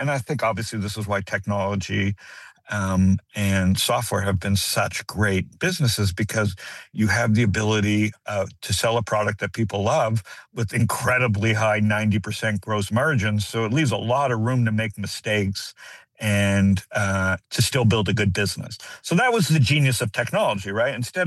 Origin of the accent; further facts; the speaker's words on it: Toronto, Ontario, Canada; growing up in Canada, in Toronto, and, you know, I was born in 65. So by the time I was like 12 in 1977